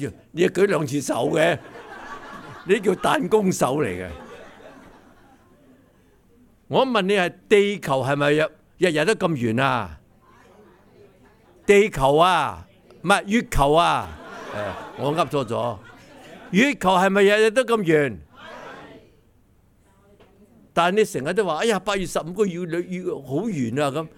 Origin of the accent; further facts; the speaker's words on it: China; 我们中国人都去到了嘛